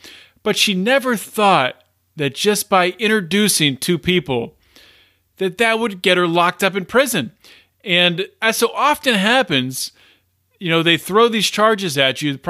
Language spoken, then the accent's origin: English; Pennsylvania, United States; I see in Pennsylvania right here, my home state, I see an opioid crisis that is killing people.